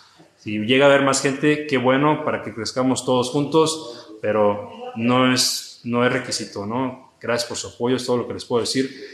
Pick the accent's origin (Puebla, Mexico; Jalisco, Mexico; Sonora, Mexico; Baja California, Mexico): Jalisco, Mexico; Guadalajara; estoy en Guadalajara, que es mi ciudad natal, y aquí está mi familia